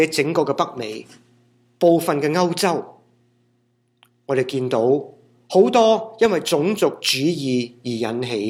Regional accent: Hong Kong; 如果你和我一样都来自香港的话

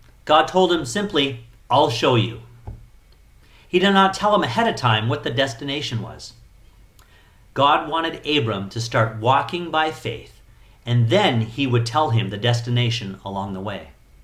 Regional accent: Canada; I suspect that he was proud that he was from the land of Ur, in the same way that I'm proud that I'm Canadian, and you might be the same way.

